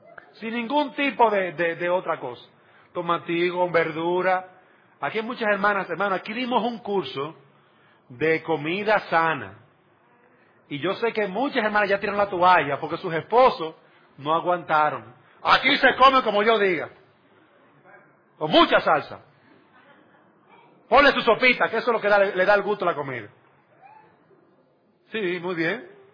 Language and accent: Spanish; Dominican Republic; Yo soy dominicano y me gusta la cosa salseada. Yo soy dominicano.